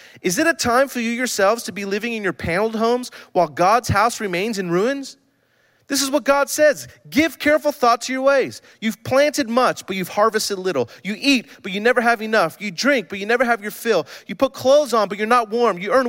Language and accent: English; San Francisco, California, United States; So I grew up in the Tenderloin District. Like, all my best friends are in the Tenderloin. My life is in the Tenderloin.